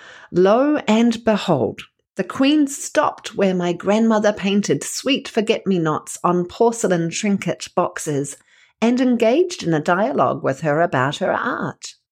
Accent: New Zealand; who had a huge impact on me as a New Zealander.

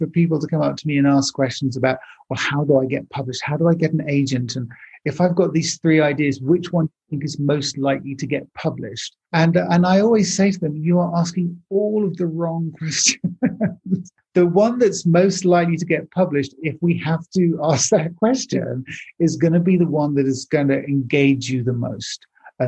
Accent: England, United Kingdom; speaking as an Englishman who grew up dreaming about New York

